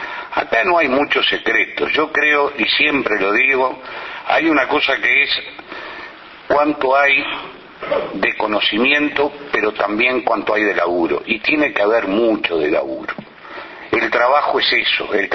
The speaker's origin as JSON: {"language": "Spanish", "country": "Uruguay", "said": "Yo creo que hay cosas que como uruguayo no podemos dejar de lado."}